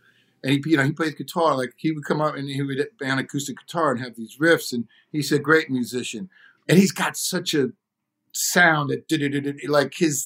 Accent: Detroit, Michigan, United States; Well, I grew up outside of Detroit.

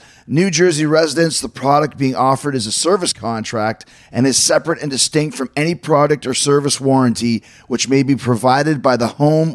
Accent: Winnipeg, Manitoba, Canada; And because when we grew up in Winnipeg, there was three basic channels.

